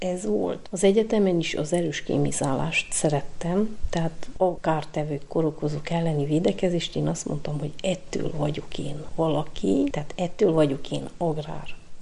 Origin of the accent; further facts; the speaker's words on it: Mihai Viteazu, Cluj County, Romania; now in Odorheiu Secuiesc, Romania; Egy csodálatos 4 gyermekes családban nevelkedtem, az Aranyos Széki Alsó-Felső Szent Mihály nevű községbe.